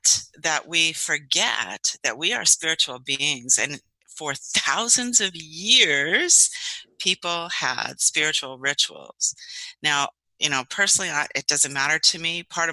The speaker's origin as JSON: {"language": "English", "country": "Canada", "said": "Well, I am an author from Canada"}